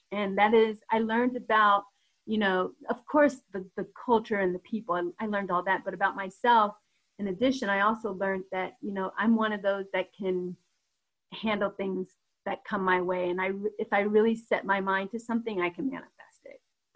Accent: Denver, Colorado, United States; I'm coming from Denver and you saw only Bronco football players

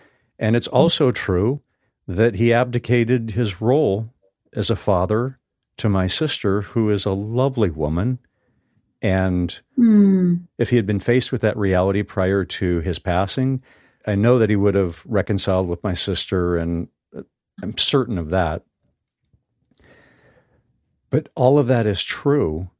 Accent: Arizona, United States; growing up in Northern Arizona, very conservative.

